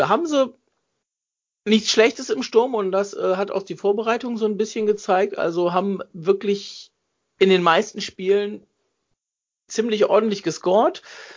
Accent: Cologne, North Rhine-Westphalia, Germany; Am Ende ist dann das passiert, was ich als Kölner gerne den

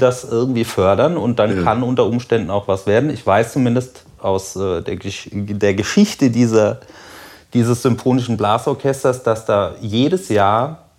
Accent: Schlüchtern, Hesse, Germany; Ich bin geboren in Hessen, genau in der Mitte zwischen Frankfurt und Fulda. Im schönen Bergwinkel, der Ort heißt Schlüchtern. Dort bin ich zur Schule gegangen, habe mein Abi gemacht

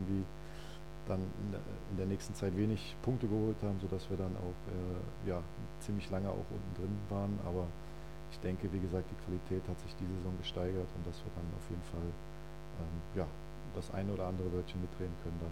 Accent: Euskirchen, North Rhine-Westphalia, Germany; also born or lived in Bavaria; Ich wurde halt da geboren, aber aufgewachsen bin ich in Euskirchen. Habe da den Großteil meiner Jugend verbracht

